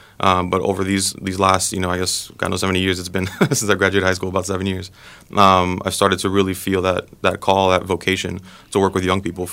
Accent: Miami, Florida, United States; now in Chicago, United States; I'm actually from Miami originally, so I've been here in Chicago since August with the domestic volunteer program with the Salesians.

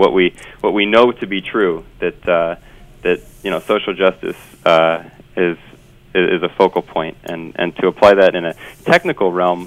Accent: Cincinnati, Ohio, United States; That's right. I grew up in Cincinnati, yeah.

